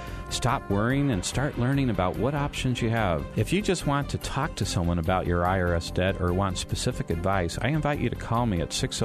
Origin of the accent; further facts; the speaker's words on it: Los Angeles, California, United States; now in Phoenix, United States; I grew up in Los Angeles.